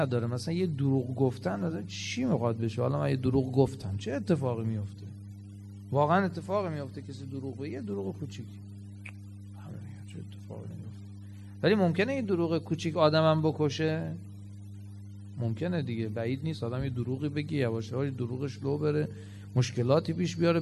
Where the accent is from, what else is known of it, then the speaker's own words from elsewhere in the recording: Ahvaz, Khuzestan, Iran; ما اهل اهوازیم، اهل کوفه نیستیم،